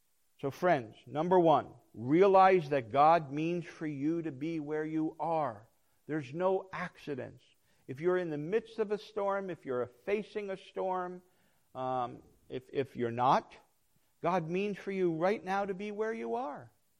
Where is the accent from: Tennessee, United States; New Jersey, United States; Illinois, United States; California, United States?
New Jersey, United States; I grew up in New Jersey and we had the Jersey Devil, you know, not the hockey team, but, you know, the real Jersey Devil.